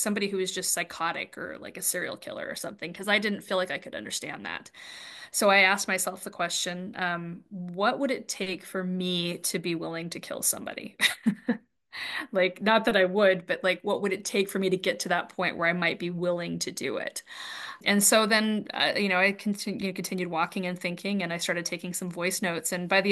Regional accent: United States; I would definitely be unsafe as an American, you know, as a foreigner walking around.

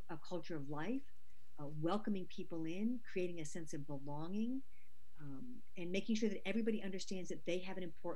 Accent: New York, United States; also born or lived in Georgia; I was born in Georgia, while I was raised in New York. Coming from the South, you can't escape the legacy of slavery.

